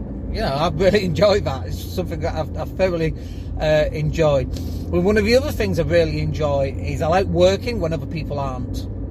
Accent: England, United Kingdom; now in Spain; as English people

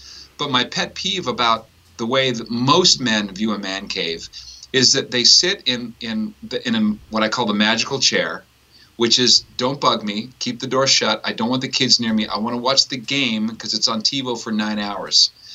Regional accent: Canada; I grew up in Canada, and I maybe it's just that I've become acclimated

